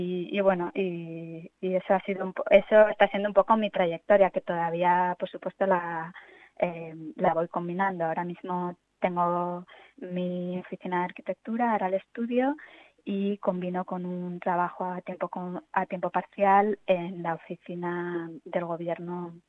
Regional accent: Logroño, La Rioja, Spain; yo crecí en La Rioja, que justamente está muy cerca, en frontera con el País Vasco, y en Logroño concretamente, y entonces estudié la carrera de arquitectura en Barcelona.

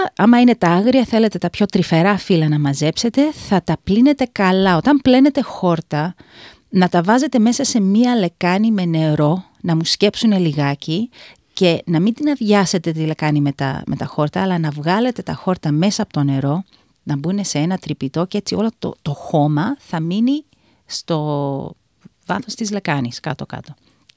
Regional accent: Greece; moved away; Όταν ήμουν μικρή στην Ελλάδα και μαζεύαμε άγρια χόρτα, μαζεύαμε και καυκαλίθρες, μυρώνια, όλα αυτά τα πολύ άγρια μυρωδικά που υπήρχαν, που δεν νομίζω να υπάρχουν εδώ.

